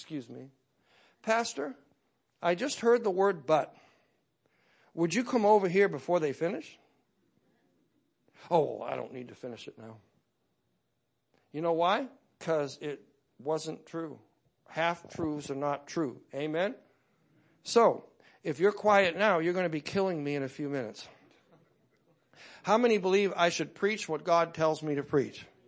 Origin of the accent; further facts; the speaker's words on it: New Hampshire, United States; Now, I went down south. I'm from New Hampshire. And I went to Tennessee to Bible college.